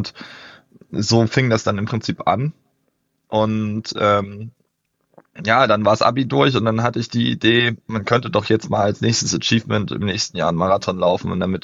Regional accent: Ilmenau, Thuringia, Germany; inzwischen 25 Jahre alt, zum Western States war ich noch 24, komme ursprünglich aus Ilmenau im Thüringer Wald

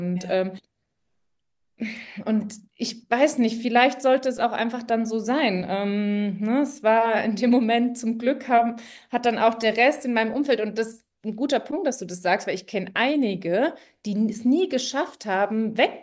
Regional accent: Marburg, Hesse, Germany; moved away as an adult; Und dann habe ich meine Sachen gepackt in Hessen. Ich komme ja ursprünglich aus Marburg und habe mir in München mein Studium gesucht

